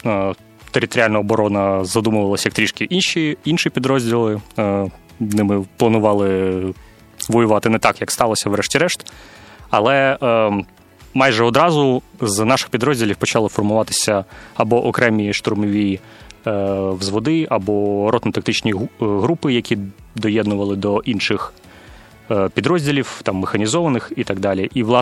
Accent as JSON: {"language": "Ukrainian", "town": "Odesa", "region": "Odesa Oblast", "country": "Ukraine", "said": "Я родом з Одеси, але останні півтора роки десь більше часу проводив в Києві. Точніше, в поїзді Інтерсіті між Одесою і Києвом, скажімо так."}